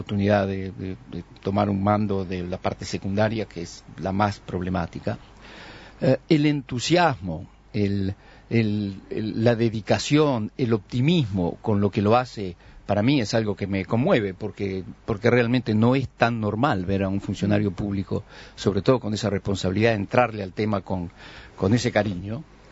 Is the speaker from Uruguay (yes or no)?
yes; Uruguay; Me da pena como uruguayo de que nosotros tengamos esa inercia.